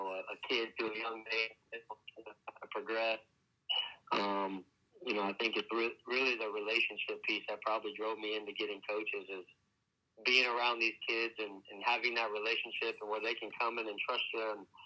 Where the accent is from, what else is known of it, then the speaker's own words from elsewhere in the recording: Florida, United States; I'm from Florida, so to have 30-plus people come to my last home game